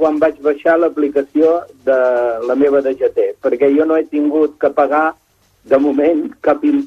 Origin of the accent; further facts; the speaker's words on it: Bordils, Catalonia, Spain; De Bordils.